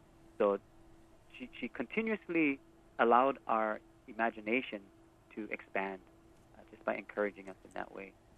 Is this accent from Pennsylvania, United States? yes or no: no; Waimanalo, Hawaii, United States; growing up in Waimanala, you get interested in everything.